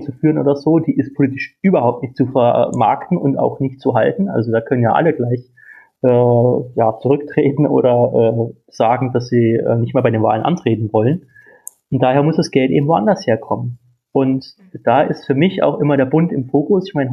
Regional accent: Thuringia, Germany; also born or lived in Saxony; now in Berlin, Germany; Ja, ich komme aus Thüringen, aber ich war jetzt 7 Jahre in Sachsen, bevor ich in Berlin war.

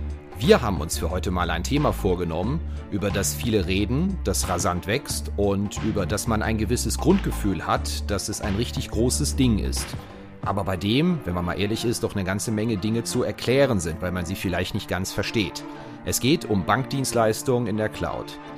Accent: Rhineland, Germany; accent: Rhenish; Ich komme aus dem Rheinland

